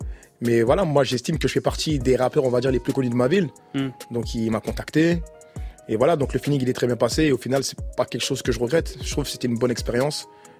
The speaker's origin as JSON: {"language": "French", "town": "Sevran", "region": "Île-de-France", "country": "France", "said": "Et je dis pas ça parce que je suis un mec de Sevran. Même si j'étais pas de Sevran, je te le jure que j'aurais dit la même chose."}